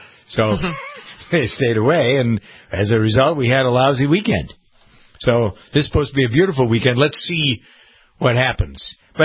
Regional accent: Framingham, Massachusetts, United States; I'm encountering a thing in my hometown of Framingham where I have the farm

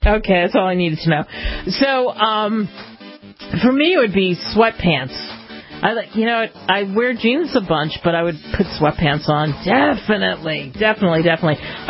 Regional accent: New Jersey, United States; because I grew up in New Jersey. The best tomatoes are in New Jersey.

